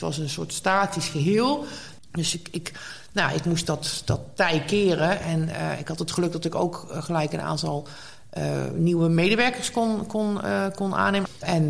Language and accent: Dutch; North Brabant, Netherlands; Ik kom uit Brabant oorspronkelijk. Heb in Amsterdam geschiedenis gestudeerd.